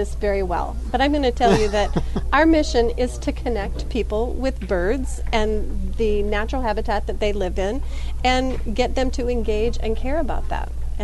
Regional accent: Pacific Northwest, United States; also born or lived in South Dakota; now in Tucson, United States; I moved here from South Dakota and originally from the Pacific Northwest.

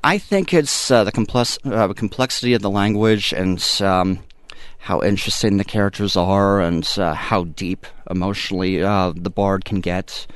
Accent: Coral Springs, Florida, United States; now in Tucson, United States; I am originally from Coral Springs, but I've lived in Tucson most of my life.

